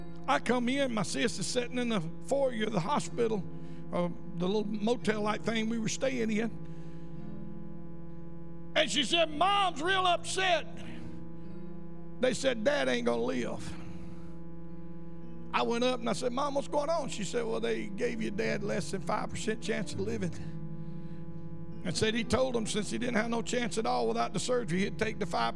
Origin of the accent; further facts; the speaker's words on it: Tuscaloosa, Alabama, United States; I was born in Tuscaloosa, the only in my family. I was raised in a home with a backslid Church of God mama and a backslid Methodist preacher.